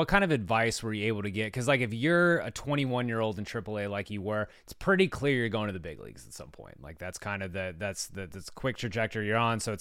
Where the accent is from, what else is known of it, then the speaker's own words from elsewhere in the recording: San Antonio, Texas, United States; in my hometown of San Antonio